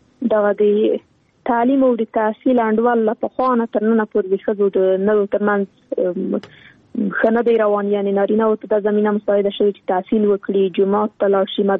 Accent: Afghanistan; born or raised there

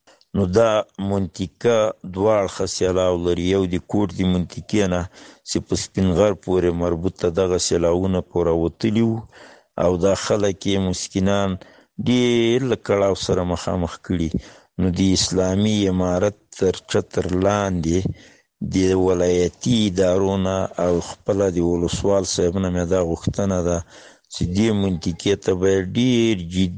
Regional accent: Paktia, Afghanistan; د پختیا دی ولایت اوسیدونکی، خو چې موږ زمې په ننګرهار کې دی بټی کوټ دی ولسوالۍ دی باریکا او په سیمه کې

